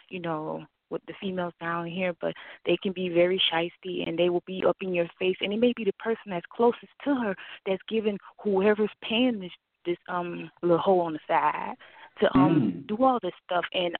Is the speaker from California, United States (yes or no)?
no; Miami, Florida, United States; And I'm from Miami, so I know how these hoes get down here.